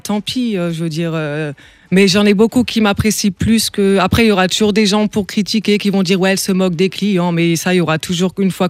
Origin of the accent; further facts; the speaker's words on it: Strasbourg, Grand Est, France; accent: Alsatian; Donc, mon enfance, ben, toujours à Strasbourg. Après, j'ai habité dans beaucoup de villages aussi, Pfaffenhofen, Reichshofen. Voilà, j'ai beaucoup déménagé. Et puis, ben, c'est bien que je garde aussi un peu l'accent alsacien